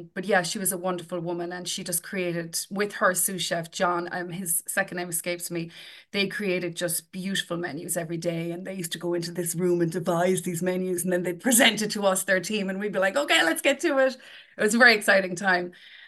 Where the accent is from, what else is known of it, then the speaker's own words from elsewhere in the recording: Bantry, County Cork, Ireland; My relationship with food, shall we say, started as a teenager in Bantry.